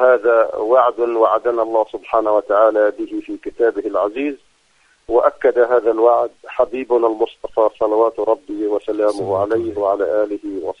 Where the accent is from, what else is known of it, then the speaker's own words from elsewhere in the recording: Palestine; ونحن كشعب فلسطيني نحن الضحية الأولى